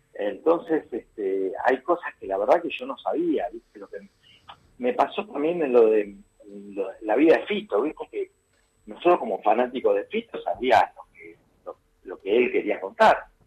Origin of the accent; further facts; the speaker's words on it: Mendoza, Argentina; De Mendoza, vengo de San...